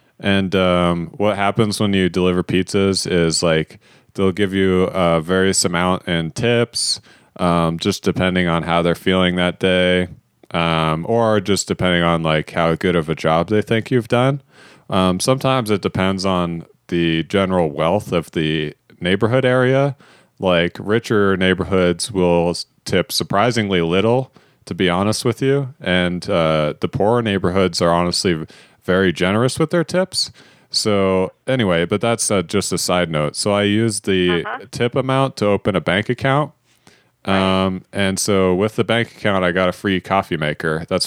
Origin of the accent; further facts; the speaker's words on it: Nebraska, United States; I'm from Nebraska.